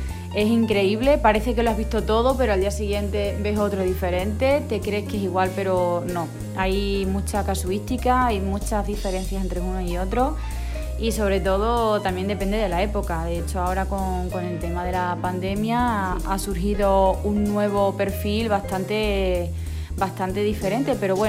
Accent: Extremadura, Spain; Sí, soy extremeña y de un pueblo de aquí de Badajoz

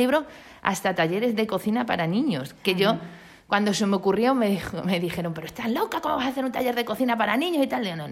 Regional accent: Rascafría, Community of Madrid, Spain; Yo, mi familia, toda venimos de Madrid.

